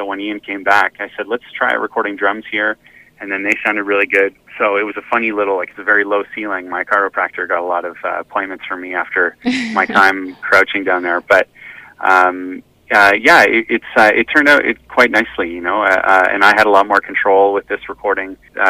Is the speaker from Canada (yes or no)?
yes; Montreal, Quebec, Canada; It's exciting for me because that's really my home. Like, I grew up in Montreal, but my parents continue to reside in North Hatley